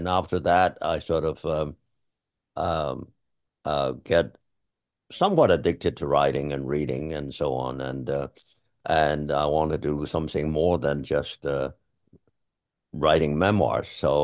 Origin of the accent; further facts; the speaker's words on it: China; No, I grew up in China proper, and lived in different cities in the 40s, in the 1940s, and 50s.